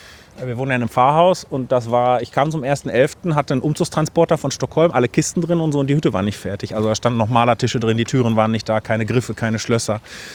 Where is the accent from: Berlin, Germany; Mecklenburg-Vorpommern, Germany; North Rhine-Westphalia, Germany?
North Rhine-Westphalia, Germany; die Tradition, einen Pfarrer zur Aussegnung zu rufen, ist hier im Ruhrgebiet auch nicht so sehr verbreitet, wie das vielleicht bei uns in Ostwestfalen-Lipp ist.